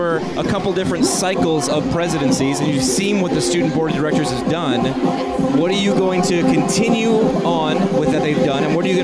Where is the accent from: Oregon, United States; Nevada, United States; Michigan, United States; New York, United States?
New York, United States; I'm from New York.